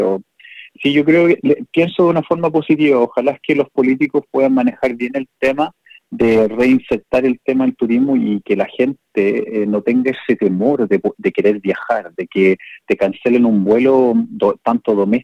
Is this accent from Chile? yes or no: yes; Chile; yo soy chileno